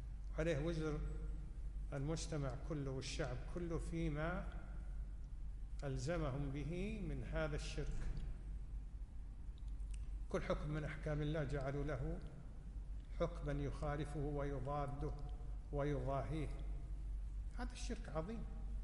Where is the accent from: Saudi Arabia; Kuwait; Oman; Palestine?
Kuwait; عندنا بالكويت يعني مثل ما يجري على ألسنة الناس يقول دفنة أبوي